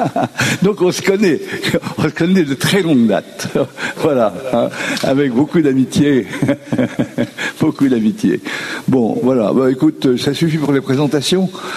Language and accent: French; Roubaix, Hauts-de-France, France; Lui, il est de Lille, moi, je suis de Roubaix, c'est encore beaucoup mieux.